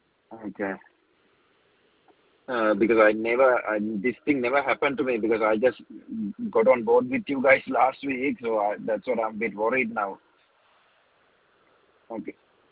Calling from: Dandenong, Victoria, Australia; Hi there. I'm calling from Continental Dandenong.

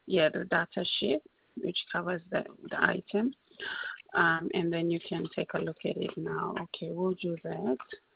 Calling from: Brisbane, Queensland, Australia; So I'm actually calling from Brisbane

